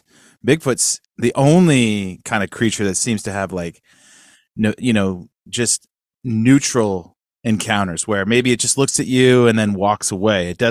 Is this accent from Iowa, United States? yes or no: no; Sacramento, California, United States; now in Nashville, United States; We're California boys, too. I grew up in Sacramento.